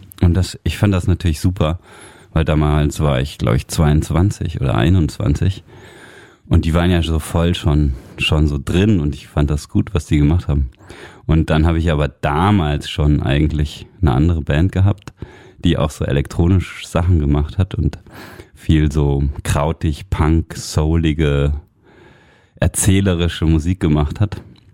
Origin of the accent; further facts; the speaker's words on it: Hesse, Germany; also born or lived in Hamburg / Paris / Berlin; Ich bin aufgewachsen in Nordhessen, das nennt man auch Hessisch-Sibirien. Im Volksmund. Und dann bin ich nach Hamburg gezogen und von Hamburg bin ich nach Paris gezogen und von Paris bin ich nach Berlin gezogen.